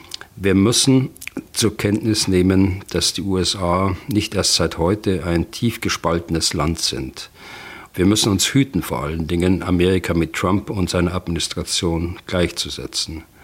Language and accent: German; Bavaria, Germany; now in Berlin, Germany; Ich bin als Bayer hier in Berlin ziemlich bodenständig, mitten in Berlin.